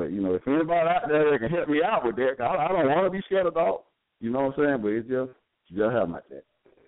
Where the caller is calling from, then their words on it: Lynette, Alabama, United States; I'm calling from Lynette, Alabama.